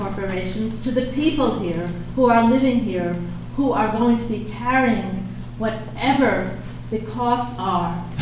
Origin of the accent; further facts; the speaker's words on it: Catskill, New York, United States; I'm a Greene County resident. I come from Catskill.